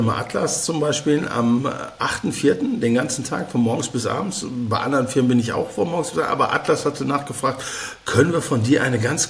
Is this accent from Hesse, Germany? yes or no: no; Castrop-Rauxel, North Rhine-Westphalia, Germany; als in Castrop, der Stadt, wo ich gewohnt habe, Castrop-Rauxel, die Stadt mit dem lustigen Namen, wo ich aufgewachsen bin, hat man eine Autobahn gebaut